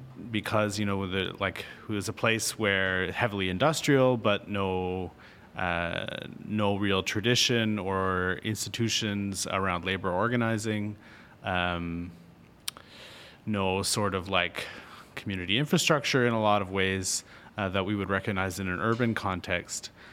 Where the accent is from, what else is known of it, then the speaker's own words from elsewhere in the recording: Upper Musquodoboit, Nova Scotia, Canada; now in Montreal, Canada; Sure, I grew up in Nova Scotia. in a very small place called Upper Muscadabit with about 400 people.